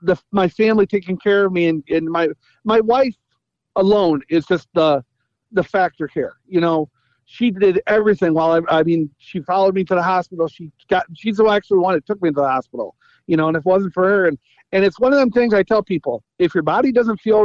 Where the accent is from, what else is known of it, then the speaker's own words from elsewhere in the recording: Mendota, Illinois, United States; I'm from Mendota, Illinois.